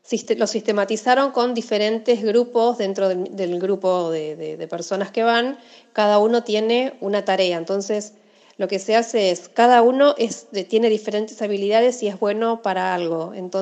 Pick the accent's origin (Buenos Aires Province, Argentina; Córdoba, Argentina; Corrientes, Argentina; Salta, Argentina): Buenos Aires Province, Argentina; Pellegrini; moved away as an adult; now in Buenos Aires, Argentina; yo soy oriunda de Pellegrini, provincia de Buenos Aires. Es un pueblo que queda a 500 kilómetros de CABA. Es donde yo nací. Yo me vine a estudiar a Buenos Aires en el año 99.